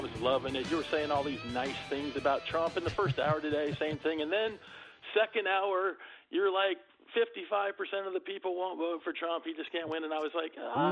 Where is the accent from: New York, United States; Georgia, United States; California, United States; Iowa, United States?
Iowa, United States; now in Virginia, United States; But I grew up in Iowa. I live in Virginia.